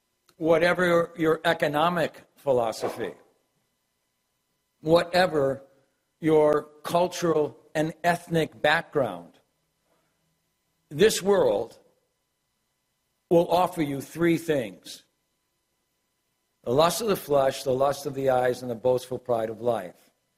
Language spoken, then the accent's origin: English; Ohio, United States; I grew up in the Midwest in Ohio. My parents immigrated from Ireland.